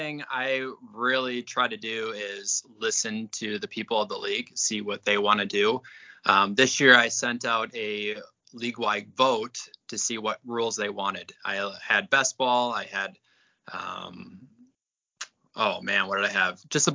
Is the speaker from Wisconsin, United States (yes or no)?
yes; Wisconsin, United States; I'm from Wisconsin. We have people from Georgia. We have people from Seattle playing this, just all over.